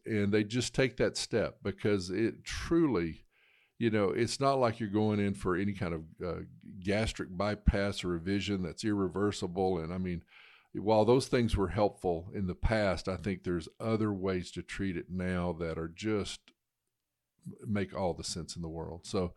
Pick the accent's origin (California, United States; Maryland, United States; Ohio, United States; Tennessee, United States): Tennessee, United States; Memphis; I came back to my hometown here in Memphis